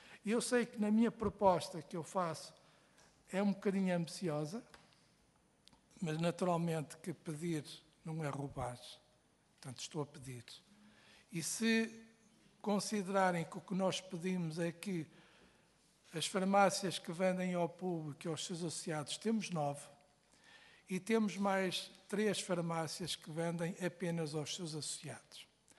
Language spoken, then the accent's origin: Portuguese; Norte, Portugal; que sou do Norte